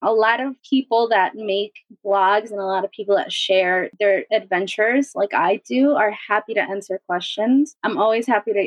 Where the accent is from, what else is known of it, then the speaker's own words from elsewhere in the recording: Colombia; I'm from Colombia